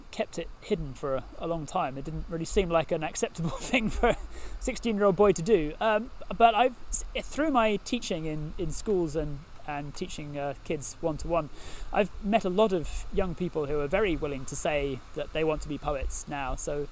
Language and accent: English; South East England, United Kingdom; also born or lived in Aberystwyth, Wales / Jersey; First place I remember is Hampshire, which is in the south of England. I lived there for several years, and then my parents' last move was to Sussex, West Sussex, which is again along the south coast of England.